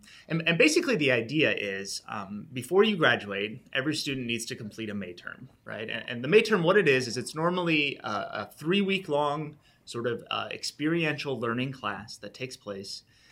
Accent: Hastings, Nebraska, United States; So I'm actually originally from Hastings, Nebraska.

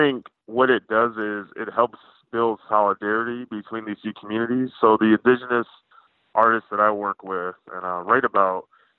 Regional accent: Lansing, Michigan, United States; I grew up in Lansing, Michigan, and for me, the identities have been an essential part of my own development.

